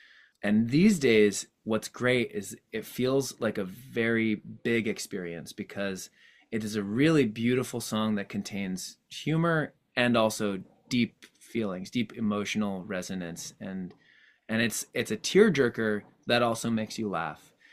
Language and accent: English; Earlville, New York, United States; Well, so I grew up in this little town called Earlville.